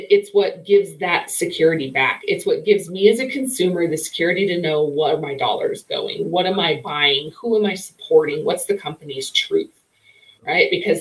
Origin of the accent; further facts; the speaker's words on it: Wyoming, United States; it's funny you say Wyoming. I'm from Wyoming.